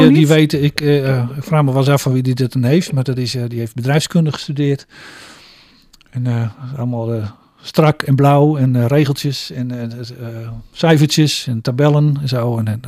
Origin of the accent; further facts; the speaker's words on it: Groningen, Netherlands; also born or lived in The Hague; als Groninger was ik ook een soort ontwikkelingswerker in het Verre Westen.